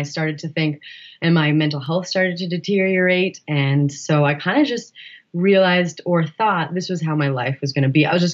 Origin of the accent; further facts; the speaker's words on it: Montana, United States; moved away as an adult; And I came from Montana, so this feels like home.